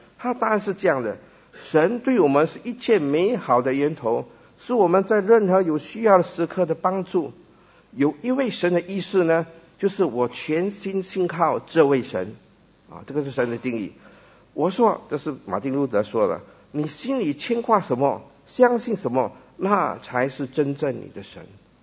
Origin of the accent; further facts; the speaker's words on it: Fujian, China; 我们福建话有一句话啊